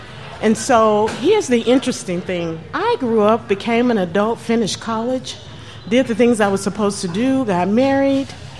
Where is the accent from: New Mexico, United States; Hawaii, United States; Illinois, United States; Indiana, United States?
Illinois, United States; Chicago; So, you know, growing up in Chicago projects, I saw all the things that you see on television, the drugs, the crime, the shooting.